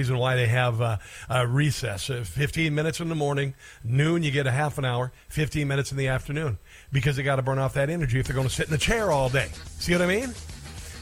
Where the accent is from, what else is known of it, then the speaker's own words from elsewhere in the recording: Iowa, United States; And I grew up in Southwest Iowa, and my graduating class had 70 kids.